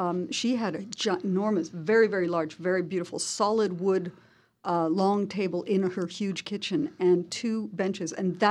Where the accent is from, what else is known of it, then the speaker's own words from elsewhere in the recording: Hong Kong; because I was growing up in Hong Kong and my father would take me to dim sum.